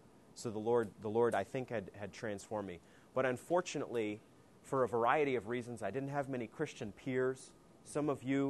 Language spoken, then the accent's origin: English; Maine, United States; So growing up in Maine, didn't have many influences in that direction, but heard this music and was just gripped by it